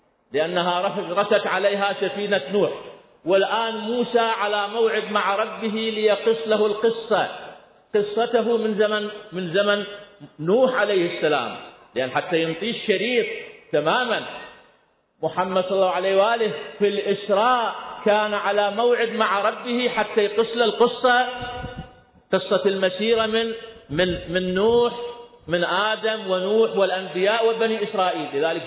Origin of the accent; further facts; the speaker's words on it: Baghdad, Baghdad Governorate, Iraq; أنا إنسان من بغداد، أنا إنسان من شام مرة، ولكن صحيح فيما قبل ذلك أنا من نسل الإمام الهادي سلام الله عليه، من نسل الأئمة سلام الله عليهم.